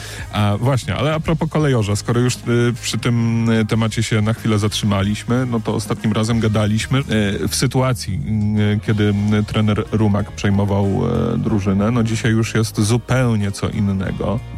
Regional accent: Szczecinek, West Pomeranian Voivodeship, Poland; now in Poznań, Poland; No ale pochodzę ze Szczecinka

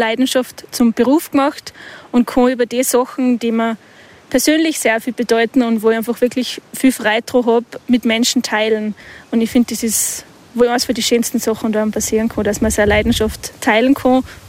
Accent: St. Michael im Lungau, Salzburg, Austria; also born or lived in Tamsweg; now in Mauterndorf, Austria; Geboren bin ich in Damsweg, aufgewachsen bin ich in St. Michael und wohne jetzt in Mautendorf.

